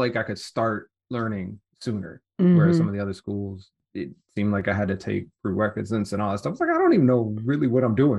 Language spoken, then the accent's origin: English; Detroit, Michigan, United States; But I was born in Detroit, actually grew up on the east side, and went to Trix Elementary, went to Boys and Girls Club over there on Shaner